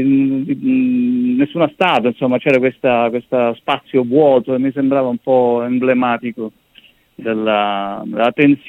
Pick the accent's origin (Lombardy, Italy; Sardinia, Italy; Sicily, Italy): Sicily, Italy; Sì, io sono siciliano